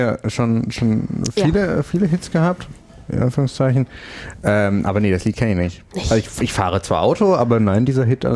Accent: Erfurt, Thuringia, Germany; Jetzt sagt man in Erfurt. Als Erfurter sagt man Jena.

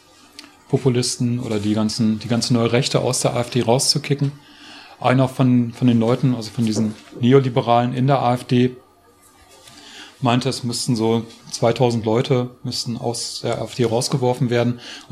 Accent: Münster, North Rhine-Westphalia, Germany; ich bin aus Münster, mache jetzt gerade eine Vortragsreise durch Thüringen.

